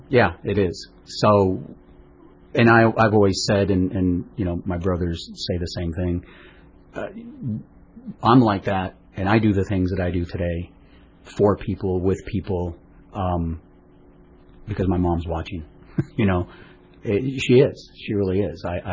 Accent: Lomita, California, United States; I grew up right here in Lomita, so right down the street. I grew up Lomita, Torrance, Redondo Beach, Hermosa Beach.

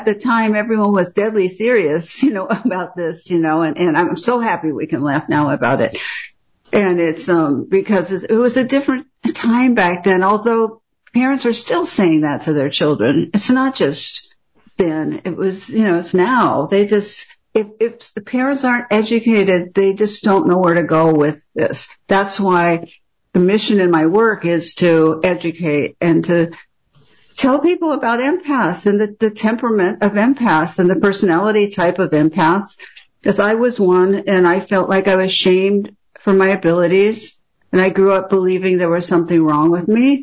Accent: Los Angeles, California, United States; I was brought up in West LA, and my parents are both physicians.

